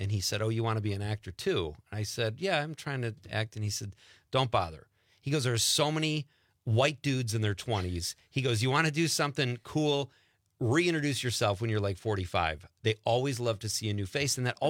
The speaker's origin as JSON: {"language": "English", "town": "Chicago", "region": "Illinois", "country": "United States", "tie": "born or raised there", "said": "there's an actor called Dennis Farina, who was my Little League coach growing up in Chicago."}